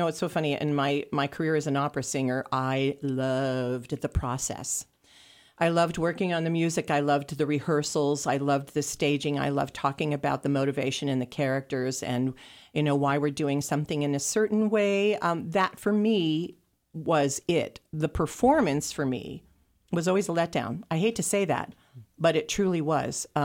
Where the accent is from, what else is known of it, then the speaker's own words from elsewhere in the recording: Pennsylvania, United States; So I'm from Pennsylvania, but I don't really speak like the people in Pennsylvania.